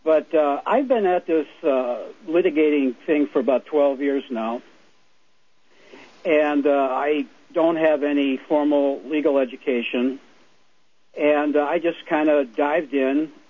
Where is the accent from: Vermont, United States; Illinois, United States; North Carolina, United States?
Illinois, United States; Chicago; I'm with you, and I am from that area. I'm from Chicago, Illinois area.